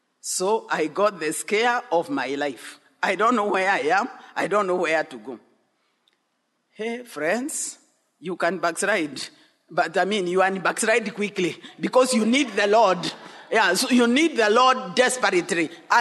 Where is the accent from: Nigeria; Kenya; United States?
Kenya; Mount Kenya region; I come from the Mount Kenya region. Nairobi is already very far.